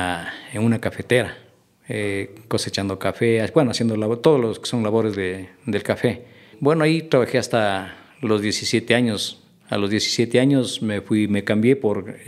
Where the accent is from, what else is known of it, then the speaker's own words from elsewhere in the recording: San José de Minas, Pichincha, Ecuador; yo también soy de San José de Minas. Mi barrio donde yo nací se llama La Merced.